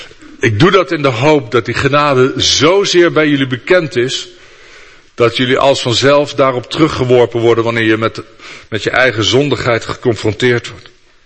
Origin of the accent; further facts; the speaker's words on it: Netherlands; Hoogmoed is misschien wat moeilijker, dat verstoppen wij als Nederlanders. Ik krijg wel eens het idee dat we als Nederlanders onszelf niet omhoog werken, want Nederlanders willen gewoon blijven